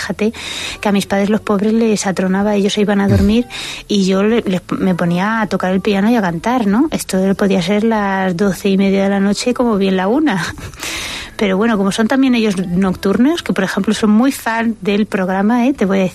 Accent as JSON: {"language": "Spanish", "town": "Madrid", "region": "Community of Madrid", "country": "Spain", "accent": "slight Galician", "said": "Yo soy de Madrid, efectivamente. Bueno. Aunque a veces tengo un poquito de acento gallego, que me dicen."}